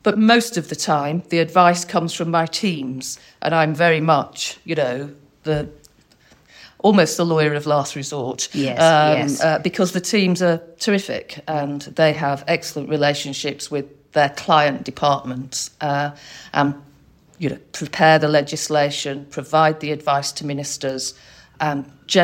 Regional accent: London, United Kingdom; born there; I was born in London.

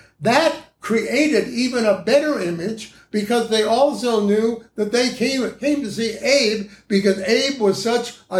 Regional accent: Ames, Iowa, United States; I grew up in Ames, Iowa

